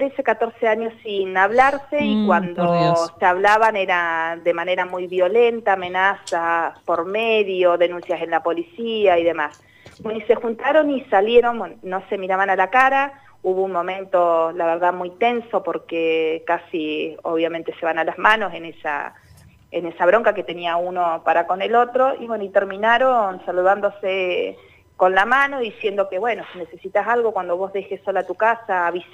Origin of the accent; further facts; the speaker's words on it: Argentina; lo que nos está pasando a nosotros como argentinos